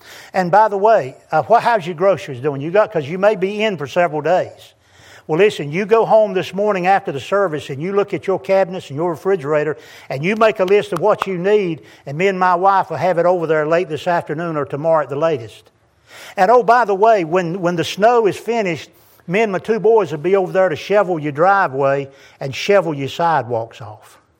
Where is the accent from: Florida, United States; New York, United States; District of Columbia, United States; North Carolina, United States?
North Carolina, United States; I'm from Eastern North Carolina, moved up to Newport News, Virginia.